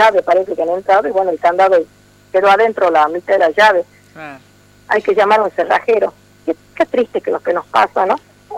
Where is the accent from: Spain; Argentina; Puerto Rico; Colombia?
Argentina; Salta; yo vengo del Chaco Salteño